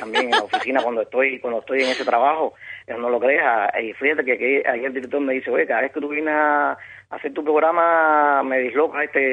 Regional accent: Cuba; oye, yo soy cubano.

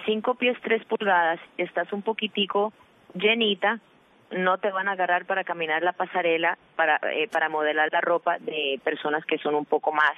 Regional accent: Miami, Florida, United States; Spanish is a second language; Yo soy gringa, by the way, yo nací en Miami, yo hablo español de milagro y a veces, tú sabes, se me olvidan las palabras en español.

